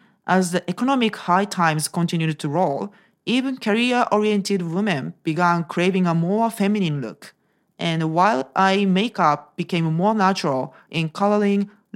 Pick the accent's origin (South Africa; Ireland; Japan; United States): Japan; I'm also from Japan, so I think if you live in Japan